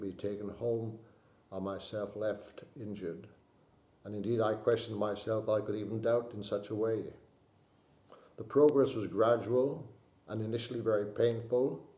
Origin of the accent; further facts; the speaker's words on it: Wales, United Kingdom; my mother had passed away in my hometown in Wales